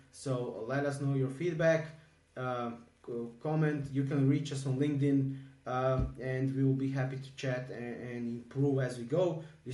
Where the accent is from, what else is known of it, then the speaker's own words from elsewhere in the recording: Croatia; I'm from Croatia.